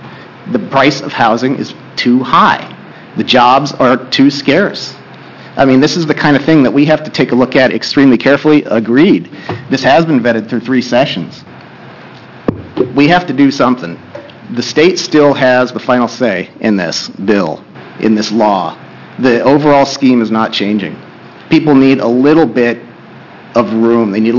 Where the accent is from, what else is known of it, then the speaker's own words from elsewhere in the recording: Oregon, United States; I'm from Josephine County.